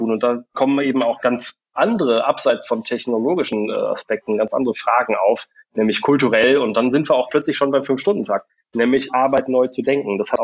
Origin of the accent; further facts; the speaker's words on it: Bielefeld, North Rhine-Westphalia, Germany; born there; also born or lived in England / Munich / Australia; ich bin ursprünglich in Bielefeld geboren, war jahrelang woanders. Ich habe ein paar Jahre, also erstmal habe ich irgendwann mal in England gelebt, dann habe ich ein paar Jahre in München gelebt, dann 2 Jahre in Australien gelebt.